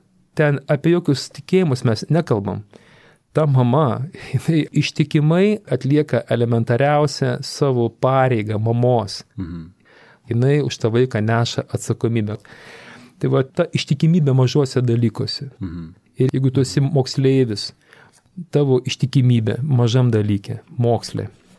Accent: Šiauliai, Šiauliai County, Lithuania; esu šiaulietis ir tuom labai labai didžiuojasi.

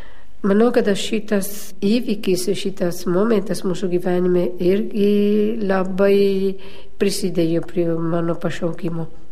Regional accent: Paese, Veneto, Italy; Lithuanian is a second language; now in Lithuania; Aš gimiau Italijoje, Šiaurės Italijoje, netoli Venecijos, miestelis vardu yra Paese, ir patriarchalinėse šeimoje.

